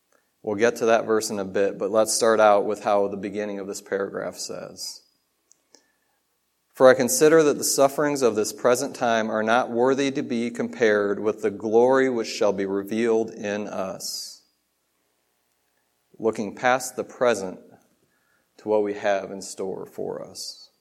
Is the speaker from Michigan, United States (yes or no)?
yes; Michigan, United States; And you guys know I grew up in Michigan, so it's a little bit colder up there than down here.